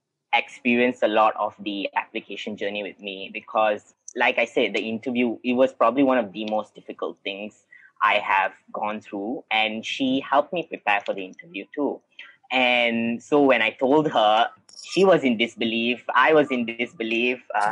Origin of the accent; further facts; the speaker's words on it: Ipoh, Perak, Malaysia; now in Kuala Lumpur, Malaysia; I moved from Ipoh to KL to study when about 4 years ago, six years ago.